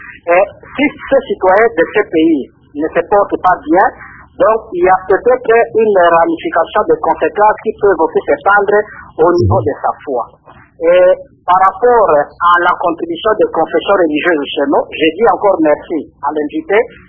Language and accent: French; DR Congo